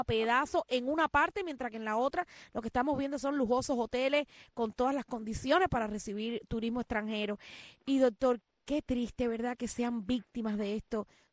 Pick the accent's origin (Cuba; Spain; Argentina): Cuba; como cubanos